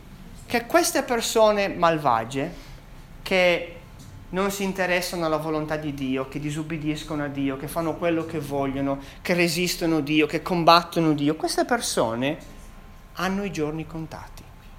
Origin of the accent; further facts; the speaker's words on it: Sardinia, Italy; io sono sardo, la polenta non è una cosa che noi mangiamo.